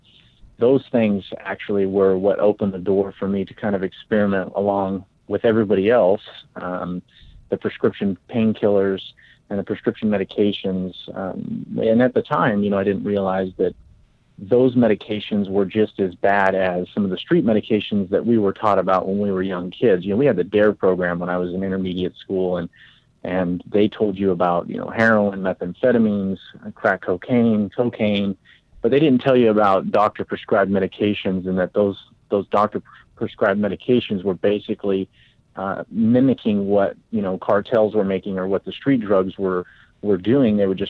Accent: Clovis, California, United States; Actually, I come from Central Valley of California, a city called Fresno. I grew up in a town just outside of Fresno called Clovis.

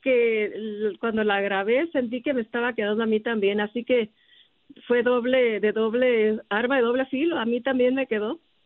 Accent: Sinaloa, Mexico; yo cuando era niña, allá en Sinaloa, ya ves que uno jugábamos en la calle

